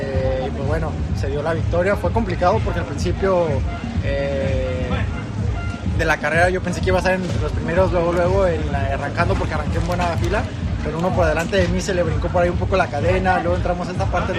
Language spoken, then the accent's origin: Spanish; Mexico; nosotros como mexicanos no sabíamos nunca si podíamos llegar a este nivel de elite